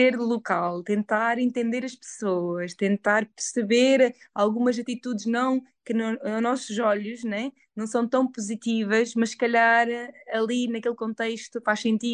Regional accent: Lisbon, Portugal; born there; Eu nasci em Lisboa, aqui em Portugal, mas a minha mãe é moçambicana.

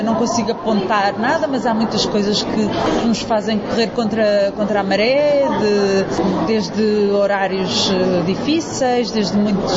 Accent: Azores, Portugal; Eu sou dos Açores, eu … sou dos Açores.

